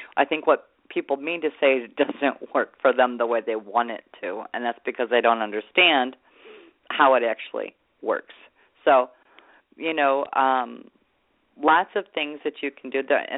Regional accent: San Diego, California, United States; born there; My family, I was born in San Diego, and my parents had a Volkswagen bus

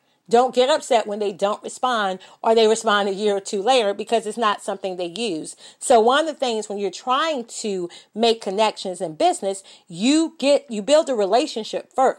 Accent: the South, United States; Well, you know, I'm from the South, so maybe they're just being extra, hospitable.

